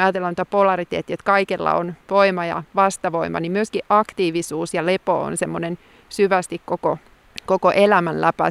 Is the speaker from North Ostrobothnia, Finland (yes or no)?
yes; North Ostrobothnia, Finland; kun mä oon kasvanut Oulun lähellä